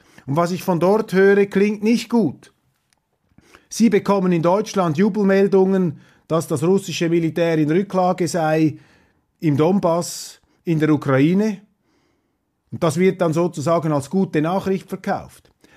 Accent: Switzerland; Aber für mich als Schweizer ist die entscheidende Lehre, man darf einer Regierung nie trauen.

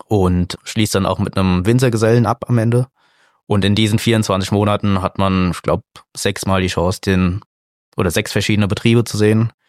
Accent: Hesse, Germany; aus dem Rheingau, geboren im Rheingau und viel unterwegs gewesen.

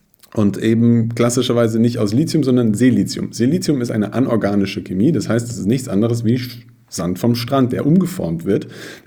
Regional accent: Bavaria, Germany; now in Munich, Germany; Ich bin am Ammersee groß geworden, wohne jetzt in München

